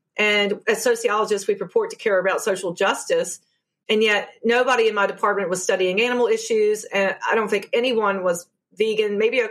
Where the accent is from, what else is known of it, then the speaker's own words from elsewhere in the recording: Appalachia, United States; So I'm from Appalachia. I don't know if anyone can pick up my accent, but I came from a place where veganism was not known at all.